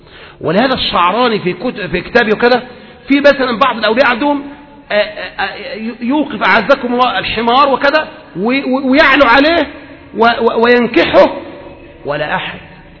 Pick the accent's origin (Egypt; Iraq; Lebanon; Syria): Egypt; علشان كده إحنا عندنا في مصر يقول لك إيه؟